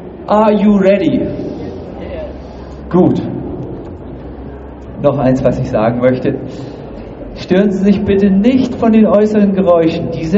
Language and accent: German; Hamburg, Germany; accent: Hamburg; ich wurde immer als Hamburger angekündigt, jetzt darf ich auch mal Hamburgisch sprechen.